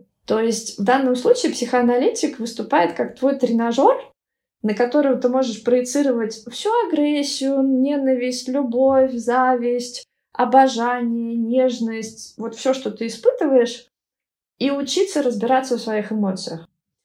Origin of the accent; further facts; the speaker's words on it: Tula, Tula Oblast, Russia; Я не бежала из Тулы, я скорее просто ехала туда, где мне будет неплохо, и мне было интересно познать мир.